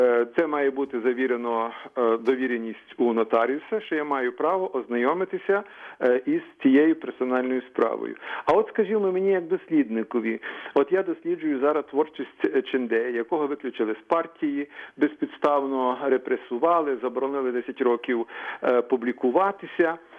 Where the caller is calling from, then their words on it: Kyiv, Ukraine; Я із Києва